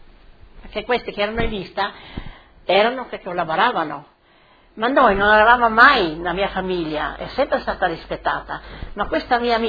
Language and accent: Italian; Pregara, Istria County, Croatia; born there; sono nata a Pregara, al comune del Pinguente, il giorno 12 del 2 1924.